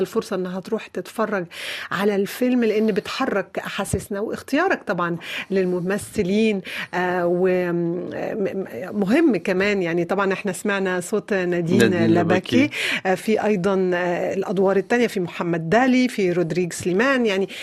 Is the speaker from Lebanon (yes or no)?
yes; Lebanon; born there; مش بس عشان أنا مولودة في لبنان وبحس إنه البلد ده بلدي في نفس الوقت